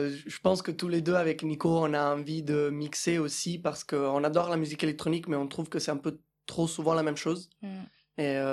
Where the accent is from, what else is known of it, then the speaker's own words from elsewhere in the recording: Italy; French is a second language; now in France; je suis italien. Je vis en France depuis des longues années, mais je ne suis pas à Marseille depuis très longtemps. J'ai longtemps fréquenté la ville par ici, par là, mais j'y vis de façon stable seulement depuis un peu plus d'un an.